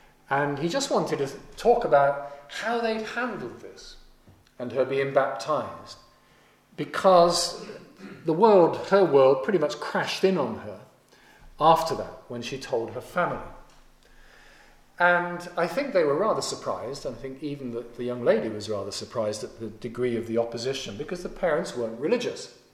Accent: England, United Kingdom; I'm English, you're whatever you are

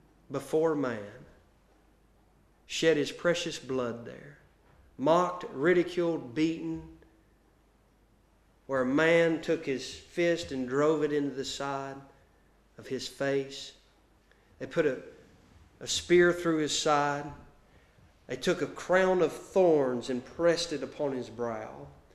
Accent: United States; Being an American, I don't understand it all.

